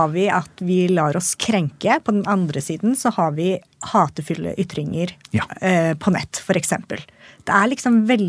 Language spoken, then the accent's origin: Norwegian; Iran; now in Norway; du skjønner det at jeg er fra Iran, bare sånn for å si at jeg spør, fordi jeg selv har en utenlandsk opprinnelse.